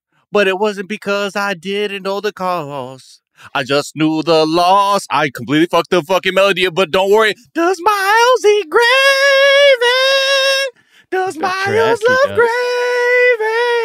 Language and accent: English; California, United States; And then here I am as a Californian.